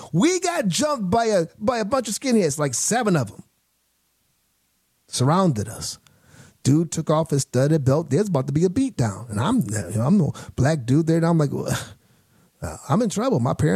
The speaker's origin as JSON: {"language": "English", "town": "Chicago", "region": "Illinois", "country": "United States", "said": "I'm not North African. I'm from America."}